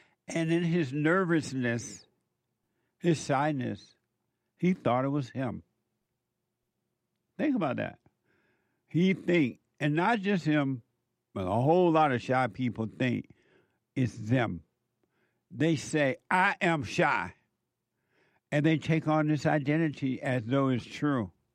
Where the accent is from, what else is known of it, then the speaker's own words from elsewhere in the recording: Alabama, United States; Growing up in Alabama, on a plantation, picking cotton, peas and peanuts and corn, and feeding the hogs, bringing the cows to the pasture to milk them and feed them and put them back out.